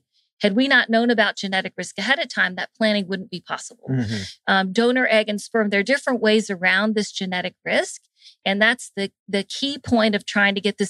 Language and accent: English; Atlanta, Georgia, United States; because I grew up in the Jewish community here in Atlanta.